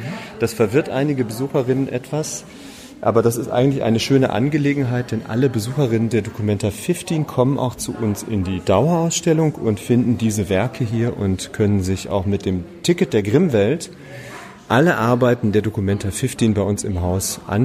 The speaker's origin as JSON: {"language": "German", "town": "Warstein", "region": "North Rhine-Westphalia", "country": "Germany", "also_born_or_lived": "Berlin", "lives_now": "Kassel, Germany", "said": "Ich komme eigentlich aus Berlin gebürtig, aber aus dem Sauerland, also Warstein. Und bin jetzt aber durch meine Tätigkeit hier als Geschäftsführer und Programmleiter der Grimmwelt Kassler geworden."}